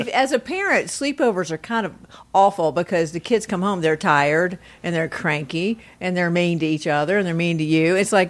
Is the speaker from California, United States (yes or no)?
no; Athens, Georgia, United States; but we recorded it in Athens, Georgia, In my hometown